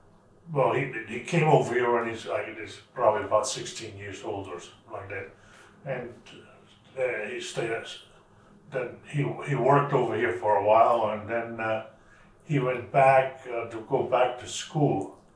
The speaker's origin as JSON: {"language": "English", "country": "Germany", "tie": "born or raised there", "said": "And so I grew up mainly in Germany. And after the war, then since I was an American citizen"}